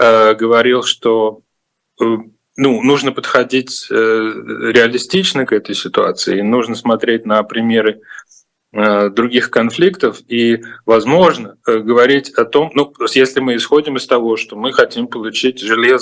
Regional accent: Russia; я сам изначально из России, поэтому мне неловко, представитель страны агрессора

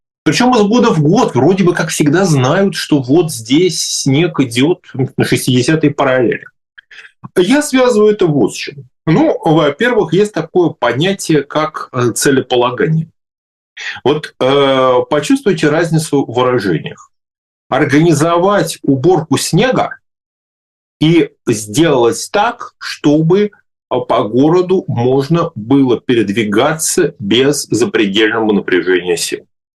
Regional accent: Saint Petersburg, Russia; из Петербурга, у нас здесь город завален снегом.

